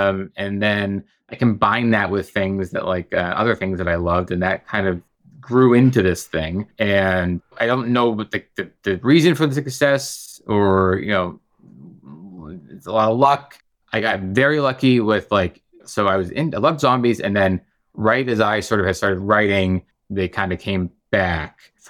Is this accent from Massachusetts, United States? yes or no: yes; Boston, Massachusetts, United States; also born or lived in Pittsburgh, United States; So I grew up mostly in Boston, outside of Boston, but I lived in Pittsburgh for about 3 years before that, when I was like very young, elementary school.